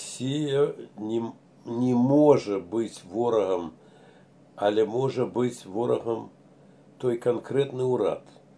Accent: Belarus; мы, белорусы

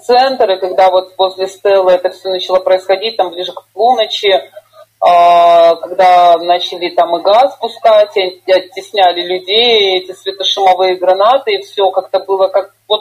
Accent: Belarus; мы как белорусы, как вот страна, родились именно в этой, во всей ситуации 2020 года.

